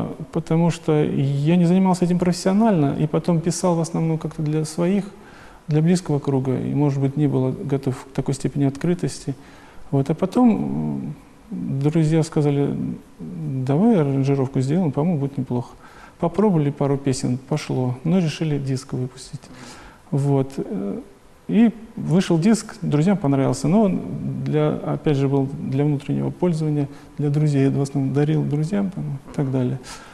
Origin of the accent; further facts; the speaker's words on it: Ukraine; also born or lived in Poland / Uzbekistan; Родился я в Польше в семье молодого офицера. Много переезжали. В школу я пошел уже на Украине, заканчивал среднюю школу в Узбекистане.